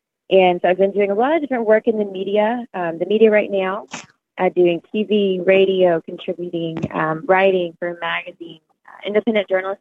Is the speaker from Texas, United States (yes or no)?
yes; Crystal Beach, Texas, United States; also born or lived in Galveston; I grew up in Crystal Beach, Texas. So it was a very small beach town community on the Baldwin Peninsula. I was born in Galveston.